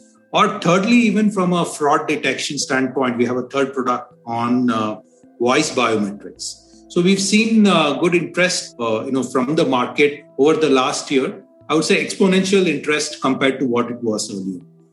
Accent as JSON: {"language": "English", "country": "India", "second_language": "English", "said": "So very proud of it, obviously being an Indian."}